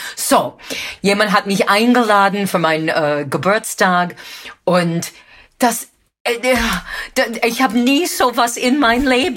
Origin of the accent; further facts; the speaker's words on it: New York, United States; German is a second language; now in Germany; Oh, very snooty. I come from New York, bitte sehr.